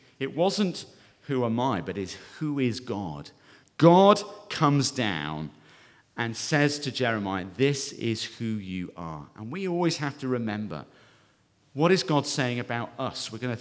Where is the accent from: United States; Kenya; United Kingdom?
United Kingdom; England; also born or lived in Scotland; I grew up in the north of the UK. Well, north of England, rather, I should say. And then I went to university in Scotland. So I count myself as a northerner